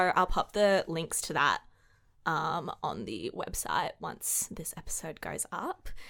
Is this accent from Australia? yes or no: yes; Australia; So obviously I'm from Australia, so I just wanted to chat really quickly about the Australian bushfires that are happening at the moment.